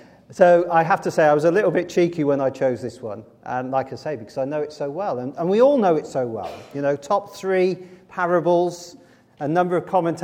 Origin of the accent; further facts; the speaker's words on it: Maidstone, South East England, United Kingdom; born there; I was born in Maidstone, and I've got some family still over down in the southeast.